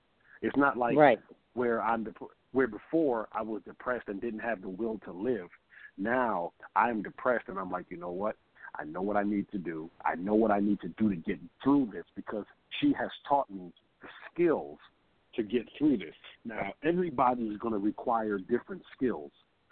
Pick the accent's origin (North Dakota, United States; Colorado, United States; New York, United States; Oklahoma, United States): New York, United States; I still pop off in the New York Minute because I pop off because I'm from New York and this is what we do.